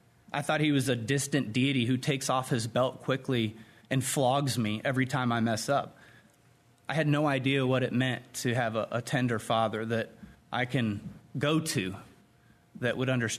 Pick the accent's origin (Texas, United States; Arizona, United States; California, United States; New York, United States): California, United States; In California.